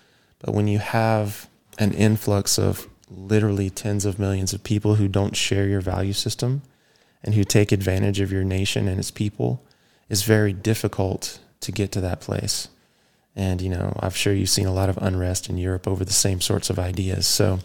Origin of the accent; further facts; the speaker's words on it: United States; you're German and I'm American